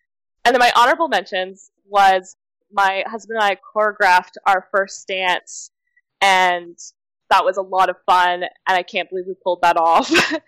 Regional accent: Canada; I'm from Canada, so traveling all the way to Florida with this giant dress was a pain

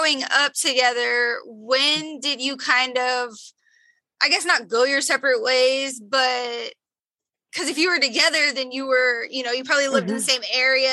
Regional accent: Pacific Northwest, United States; also born or lived in Utah / Hawaii; I grew up in the Pacific Northwest.

